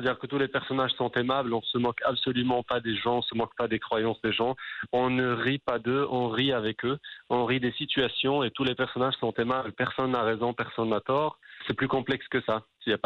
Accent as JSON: {"language": "French", "town": "Marrakesh", "region": "Marrakesh-Safi", "country": "Morocco", "tie": "born or raised there", "said": "Je suis non seulement enfant du pays, mais moi, je suis enfant du pays. J'habite à Marrakech"}